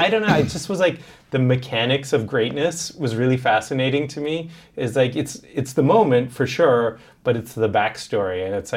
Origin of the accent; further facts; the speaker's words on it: Boston, Massachusetts, United States; I grew up in Boston and loved the Celtics, hated Kobe and hated the Lakers.